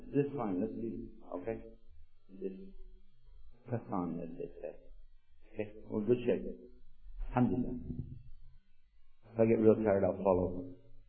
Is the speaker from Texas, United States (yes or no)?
yes; Texas, United States; accent: Texan; Then I'll fall back into my native language, which is Texan. And that needs translation to bring it from a good old boy, Texas language.